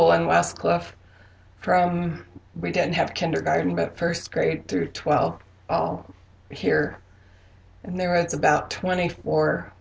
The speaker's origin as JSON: {"language": "English", "town": "Canyon City", "region": "Oregon", "country": "United States", "tie": "born there", "said": "I was born in Canyon City. During that time, my folks had sheep"}